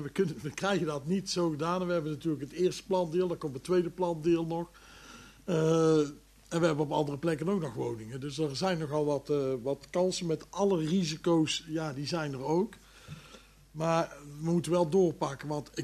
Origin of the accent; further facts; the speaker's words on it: Vught, North Brabant, Netherlands; Ik kom uit Vught, nou weten ze dat, hoe dat werkt.